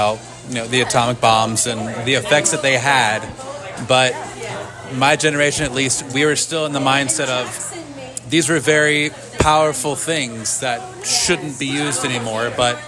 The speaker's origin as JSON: {"language": "English", "region": "Ohio", "country": "United States", "tie": "born or raised there", "said": "growing up near Dayton, where one of the planes is on display, that narrative was very kind of strictly enforced."}